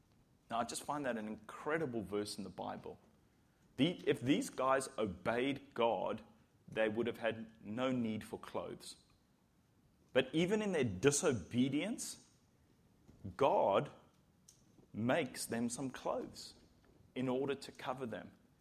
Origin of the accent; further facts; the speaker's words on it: South Africa; Now, being a South African guy, you know, we're gladiators. We don't really cry.